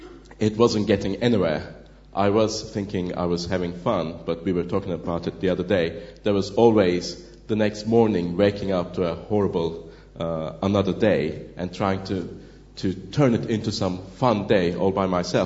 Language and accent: English; Turkey; now in Cardiff, United Kingdom; I'm from Turkey.